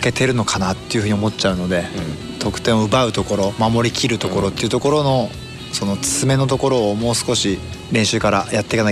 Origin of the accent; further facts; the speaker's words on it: Chiba, Japan; also born or lived in Tohoku; 僕やっぱまあ千葉出身で東北12年いたんですけど